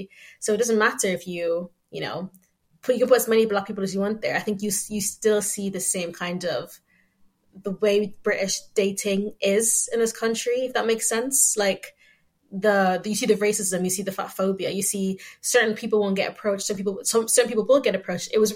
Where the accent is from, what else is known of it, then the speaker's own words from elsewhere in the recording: Ireland; I grew up in Ireland